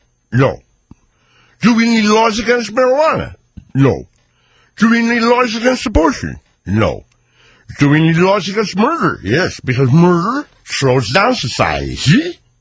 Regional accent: Altoona, Pennsylvania, United States; When I was a little boy, and I grew up in Altoona, Pennsylvania, I saw an American flag flying on a flagpole in the middle of winter.

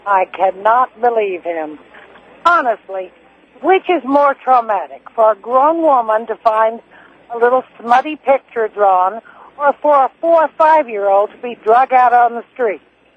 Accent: Texas, United States; Well, I'm from Texas, and that was in Texas.

